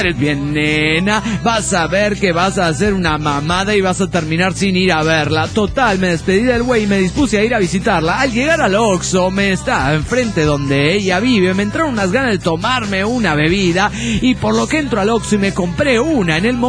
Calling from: San Nicolás de los Garza, Nuevo León, Mexico; de San Nicho, México.

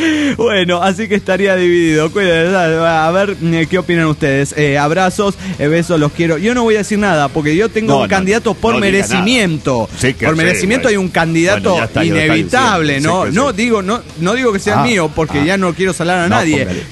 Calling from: Oaxaca, Mexico; de Oaxaca, México.

